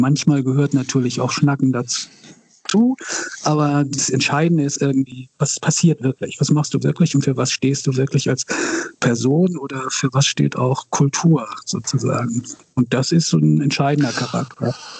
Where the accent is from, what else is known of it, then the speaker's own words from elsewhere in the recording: Hamburg, Germany; Aber ich bin in Wilhelmsburg aufgewachsen irgendwie, also insofern und arbeite eben auch hier.